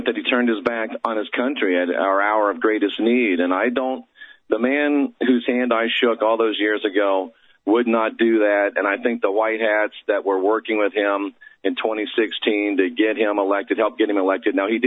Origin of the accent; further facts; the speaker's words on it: the South, United States; You mentioned I'm from the South. We got a story in the South called Br'er Rabbit.